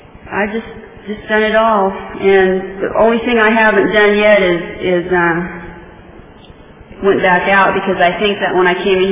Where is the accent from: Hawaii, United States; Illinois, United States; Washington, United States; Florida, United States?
Washington, United States; now in California, United States; You know, I'm from Washington State originally, but I ended up with a California sponsor when I first got clean.